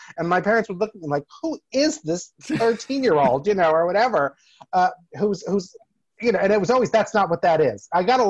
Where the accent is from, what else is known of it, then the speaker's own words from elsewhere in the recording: New Jersey, United States; And I grew up in New Jersey and Wonderama.